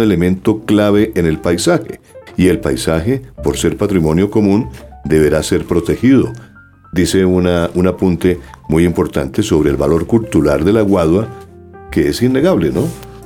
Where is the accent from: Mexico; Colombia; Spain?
Colombia; Santander; pasó un día por mi tierra, allá en el departamento de Santander